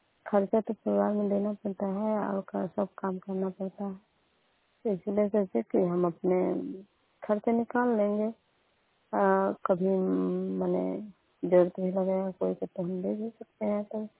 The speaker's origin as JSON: {"language": "Hindi", "region": "Bihar", "country": "India", "said": "और घर नंदन कैतुका है, पंचायत भी नंदन में है और मकेर प्रखंड के रहने वाली हूँ।"}